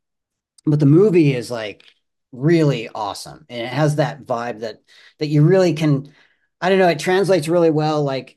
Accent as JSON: {"language": "English", "region": "Montana", "country": "United States", "tie": "born or raised there", "said": "I've always loved since I was a kid growing up in Montana."}